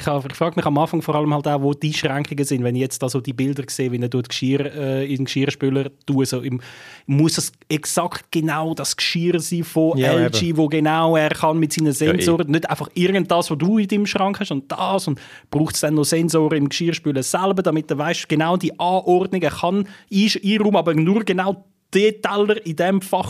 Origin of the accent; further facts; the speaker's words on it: Switzerland; bei uns in der Schweiz